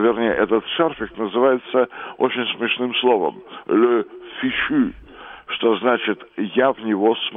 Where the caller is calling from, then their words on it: Moscow, Russia; Нет-нет, я звоню из Москвы